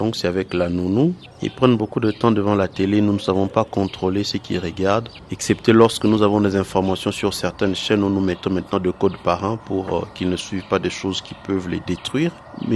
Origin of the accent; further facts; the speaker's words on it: Goma, North Kivu, DR Congo; Soit c'est amener nos cousins qui sont à Lubumbashi ou à Kinshasa, chez nous à Goma.